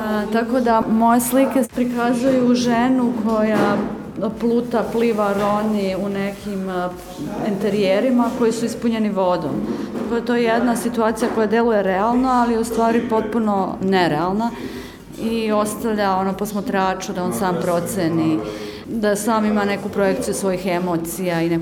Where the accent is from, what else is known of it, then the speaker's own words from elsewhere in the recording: Belgrade, Serbia; dolazim iz Beograda, ovdje sam prvi put na ovoj koloniji